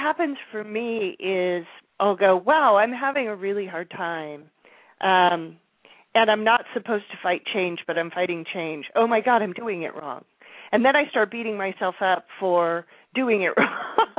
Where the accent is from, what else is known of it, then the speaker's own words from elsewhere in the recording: Midwest, United States; I mean, I grew up in the Midwest, and I think it's particularly prevalent in the Midwest.